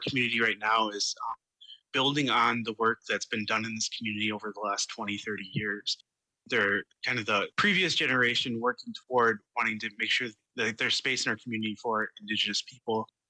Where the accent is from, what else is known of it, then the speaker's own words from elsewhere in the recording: Twin Cities, Minnesota, United States; now in Moorhead, United States; I am currently recording in Fargo, North Dakota. I grew up in the Twin Cities, and I'm currently living in Moorhead